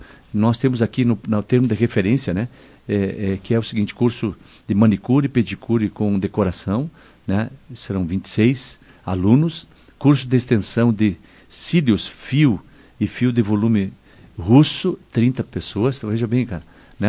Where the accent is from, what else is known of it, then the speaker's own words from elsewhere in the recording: Tapejara, Rio Grande do Sul, Brazil; Você que estava lá na minha cidade, Tapejara, né?